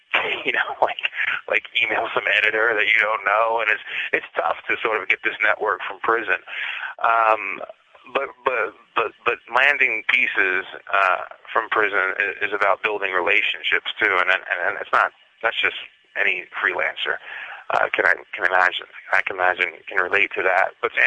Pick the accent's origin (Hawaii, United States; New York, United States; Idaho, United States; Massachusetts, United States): New York, United States; Brooklyn; I grew up in Brooklyn. We moved to Hell's Kitchen, and I hung out with a crew of kids that I thought were really cool.